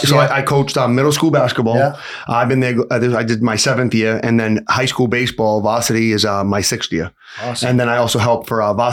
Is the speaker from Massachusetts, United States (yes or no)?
yes; Chelsea, Massachusetts, United States; So I growing up in Chelsea, I played in East Boston.